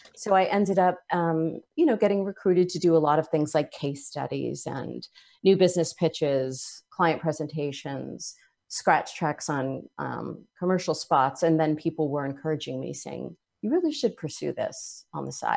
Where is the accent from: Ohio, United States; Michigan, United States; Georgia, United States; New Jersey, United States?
New Jersey, United States; I grew up in Jersey.